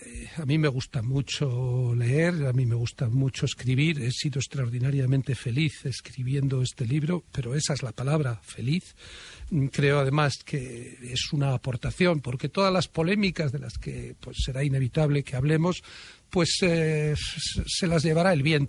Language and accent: Spanish; Logroño, La Rioja, Spain; born there; y como yo nací también en Logroño